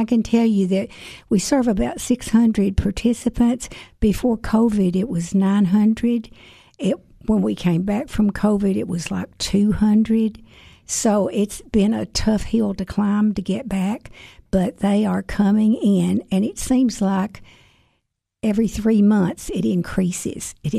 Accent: Cookeville, Tennessee, United States; I'm a native Putnam Countyan.

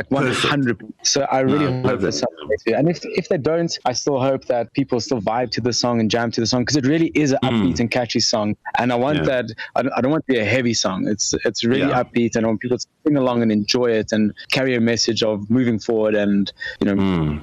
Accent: South Africa; we as South African population are coming out of lockdown in the world

